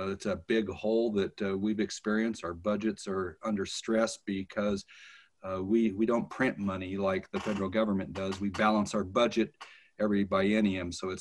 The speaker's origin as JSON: {"language": "English", "town": "Eugene", "region": "Oregon", "country": "United States", "tie": "born there", "said": "So I have been in the community when I was born in Eugene and understand a lot about it."}